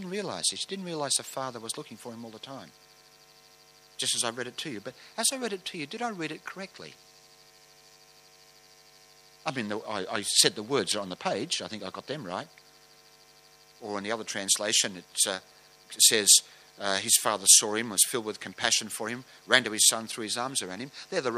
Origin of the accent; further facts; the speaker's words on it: Sydney, New South Wales, Australia; I wasn't always a Christian. I grew up in South Sydney.